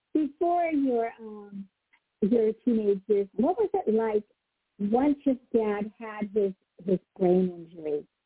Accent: Erie, Pennsylvania, United States; I grew up in Erie, Pennsylvania. And what is that, maybe 20, 30, 40 miles away from you?

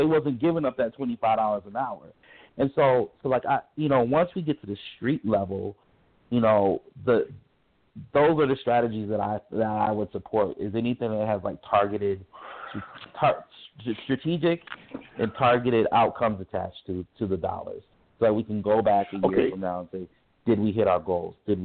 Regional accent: Minneapolis, Minnesota, United States; Nah, man, I'm a Southsider, man. I grew up on 42nd and Park. I grew up in Phillips neighborhood.

